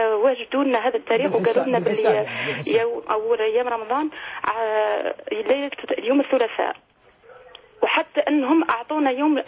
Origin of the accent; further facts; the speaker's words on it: Algeria; now in France; من فرنسا. أنا أصلي جزائرية وعايشة بالخارج فرنسا.